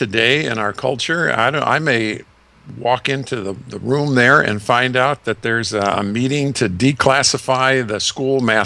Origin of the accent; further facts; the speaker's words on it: Grand Rapids, Michigan, United States; Well, you know, my hometown was Grand Rapids.